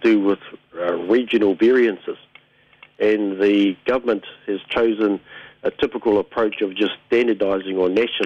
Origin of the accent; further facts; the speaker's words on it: Gisborne, New Zealand; Because I'm from Ngāti Porou